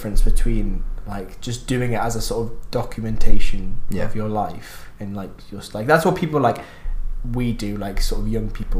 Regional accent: United Kingdom; I think it's just us as British people

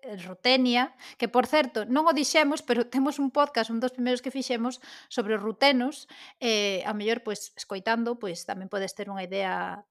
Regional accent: Galicia, Spain; nós que somos galegas, pois ben coñecemos esta situación.

